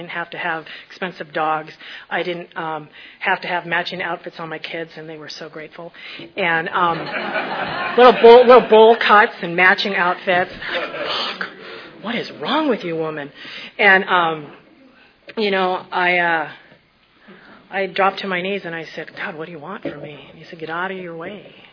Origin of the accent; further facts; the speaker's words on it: Minnesota, United States; I come from Minnesota, and, you know, we have the Jesus loves you theory of the Lutherans, and that's the way I was raised